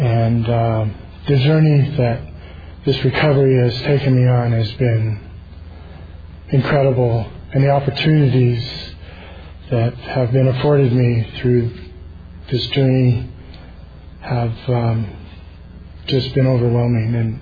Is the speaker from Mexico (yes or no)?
no; Washington, United States; And I'm from the Washington, Northern Idaho region, the Lewis County area